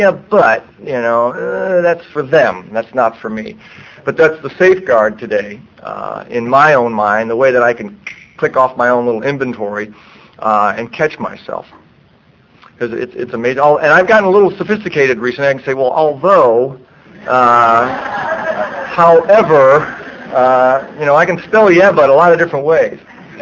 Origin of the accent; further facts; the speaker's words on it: Akron, Ohio, United States; one of the memories I have as a child growing up in Akron, Ohio.